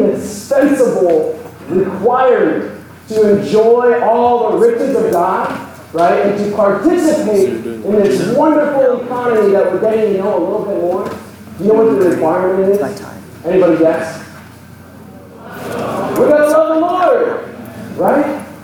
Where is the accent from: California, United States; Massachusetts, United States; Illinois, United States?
Massachusetts, United States; Cambridge; I'm from Cambridge, Massachusetts. Currently where I'm serving.